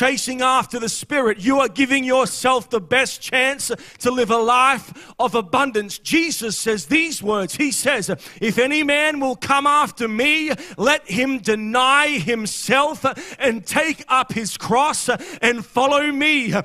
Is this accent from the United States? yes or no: no; Brisbane, Queensland, Australia; also born or lived in Caloundra; I was originally from Queensland, and I spent weekdays with my mother in Brisbane, south of Brisbane. But I would spend my weekends with my father. He lived on the Sunshine Coast in Caloundra.